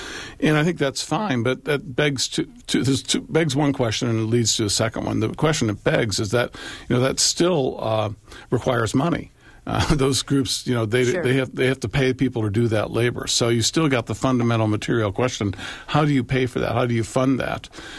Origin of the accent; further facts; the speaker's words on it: Cleveland, Ohio, United States; if you were just growing up in Cleveland, Ohio, like I did in the 1960s